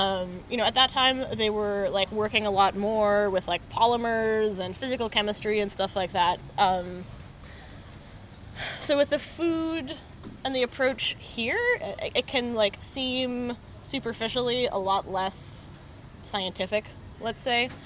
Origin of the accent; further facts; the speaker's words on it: Boston, Massachusetts, United States; moved away as an adult; I grew up in Boston, Massachusetts. I went to Brookline High School and lived there till I was 18, and then moved to New York for college.